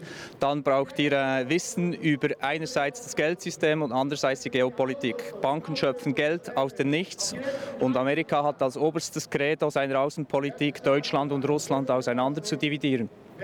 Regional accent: Switzerland; Ich bin aus der Schweiz und ich unterrichte dort Allgemeinbildung an einer Berufsschule.

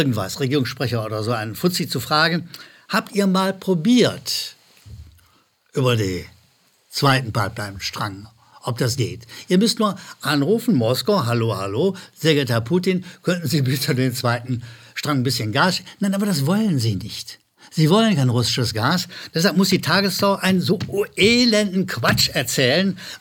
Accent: Rhineland, Germany; Ich wiederhole, als Rheinländer habe ich Probleme mit Zuschauerzuschriften.

